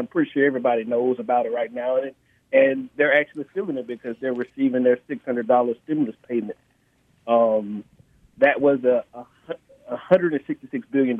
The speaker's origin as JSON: {"language": "English", "town": "Prichard", "region": "Alabama", "country": "United States", "said": "I am actually from Mobile County by way of Pritchard, Alabama."}